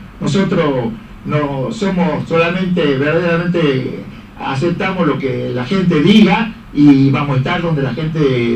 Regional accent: Argentina; lo que verdaderamente somos nosotros los argentinos

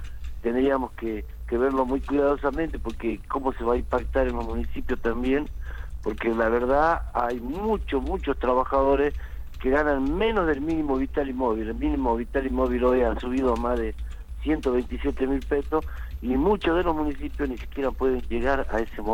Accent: Rosario, Santa Fe, Argentina; vengo yo de Rosario, de la frontera

